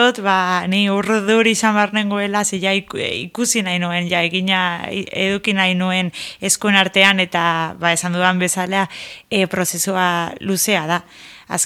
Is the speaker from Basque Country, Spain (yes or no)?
no; Navarre, Spain; ni Nafarroakoa naiz, herri batekoa